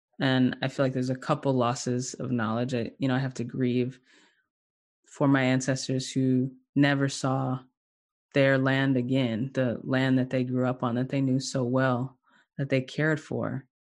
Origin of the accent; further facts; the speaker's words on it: the South, United States; I'm from the South. I moved back to the South last year. And it has been quite a journey. And I live, you know, I live out in the country.